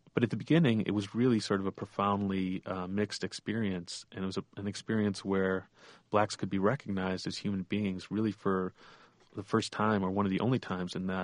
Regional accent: Buffalo, New York, United States; I am first-generation Irish-American. I grew up actually in Buffalo, New York, which is in many ways a great place to grow up.

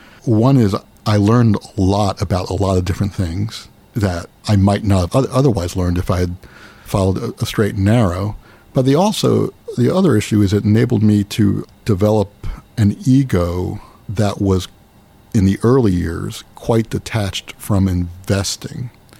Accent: New Jersey, United States; I grew up near here, near New Brunswick, and I went to a very small private school

